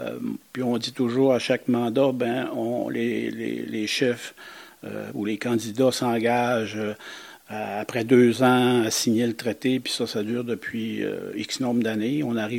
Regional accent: Mashteuiatsh, Quebec, Canada; born there; Je suis né ici à Mashtuiats. … … qui a aussi une ascendance de Pessamiolo.

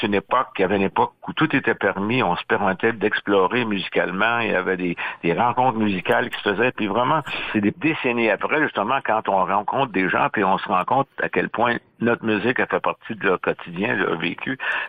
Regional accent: Ontario, Canada; also born or lived in Saskatchewan; now in Prince Edward Island, Canada; On m'a déjà traité d'apatride parce que, tu sais, j'ai grandi en Ontario, j'ai passé une trentaine d'années en Saskatchewan, j'habite maintenant à l'île du Prince-Édouard.

